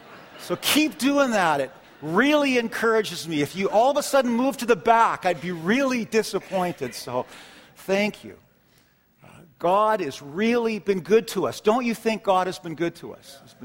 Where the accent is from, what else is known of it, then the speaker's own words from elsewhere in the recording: Calgary, Alberta, Canada; Calgary's where we're from, and fellow pastors and professors and friends that I grew up with in Calgary.